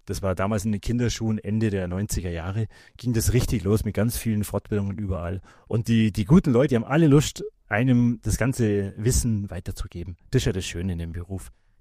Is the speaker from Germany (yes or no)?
yes; Kempten, Bavaria, Germany; ich komme aus dem Allgäu, aus Kempten genau gesagt. Bin 52 Jahre alt